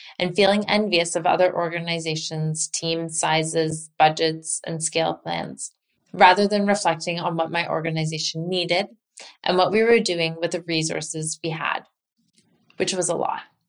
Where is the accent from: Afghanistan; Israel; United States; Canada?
Canada; moved away as an adult; now in Mumbai, India; I am from Canada originally. I moved to Mumbai in 2007 as a very young person.